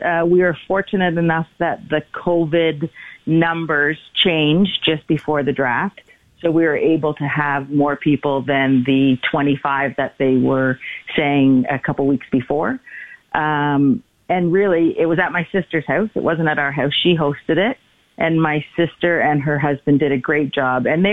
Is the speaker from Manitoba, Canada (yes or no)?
no; Toronto, Ontario, Canada; Growing up in Toronto, I think everyone's